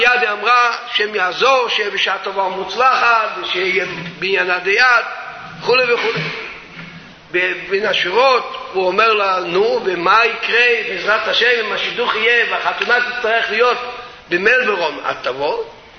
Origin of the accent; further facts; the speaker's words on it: Safed, Northern District, Israel; אני אמנם יליד הארץ, אבא שלי יליד הארץ, סבא שלי יליד הארץ, האבא של סבא שלי יליד הארץ, והסבא של סבא שלי יליד הארץ. אנחנו ילידי צפת, בגליל